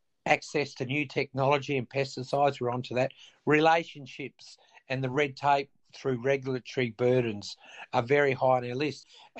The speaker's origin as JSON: {"language": "English", "region": "Western Australia", "country": "Australia", "tie": "born or raised there", "said": "particularly a state like Western Australia, which is my home state"}